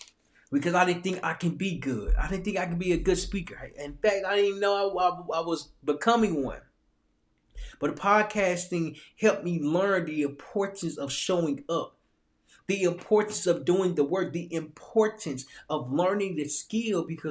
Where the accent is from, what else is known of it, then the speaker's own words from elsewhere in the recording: Little Rock, Arkansas, United States; I'm from Little Rock, Arkansas. I'm a Marine Corps veteran.